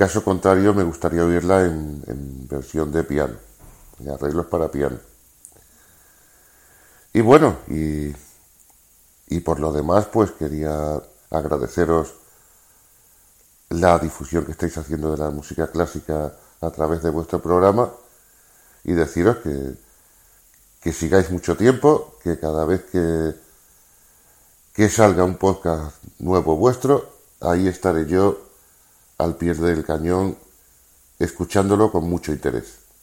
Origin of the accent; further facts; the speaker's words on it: Seville, Andalusia, Spain; me retrotrae a mi infancia en Sevilla, donde yo me crié